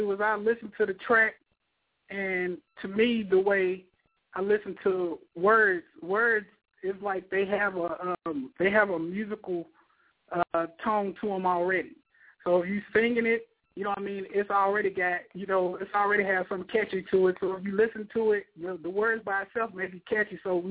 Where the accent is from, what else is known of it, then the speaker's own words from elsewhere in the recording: Arkansas, United States; now in Dallas, United States; Actually, right now I'm in Texas. This is where I live right now. I'm originally from Arkansas. But, yeah, I'm out here in Dallas.